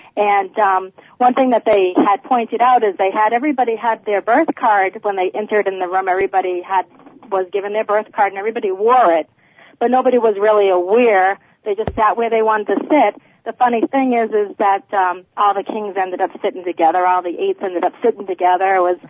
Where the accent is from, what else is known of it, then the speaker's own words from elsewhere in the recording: Massachusetts, United States; And I'm from Massachusetts.